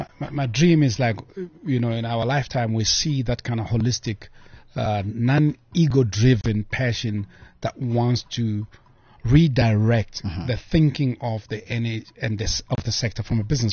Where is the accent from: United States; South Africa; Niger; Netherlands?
South Africa; My culture, my identity is South African.